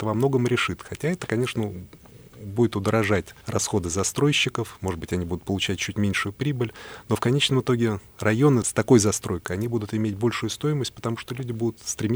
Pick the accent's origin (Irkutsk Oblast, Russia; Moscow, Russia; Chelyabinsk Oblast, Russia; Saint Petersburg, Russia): Moscow, Russia; я как москвич хотел бы сказать, что наш город развивается в очень правильном направлении.